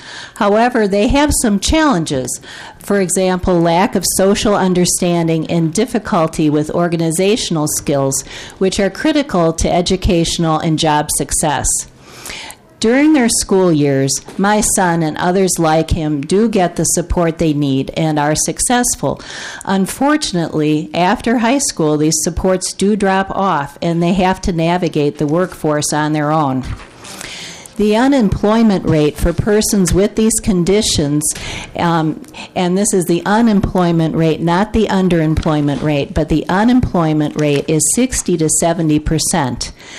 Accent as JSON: {"language": "English", "town": "Rochester", "region": "Minnesota", "country": "United States", "said": "I'm from Rochester, Minnesota, and I'm here to tell you about Bill 491"}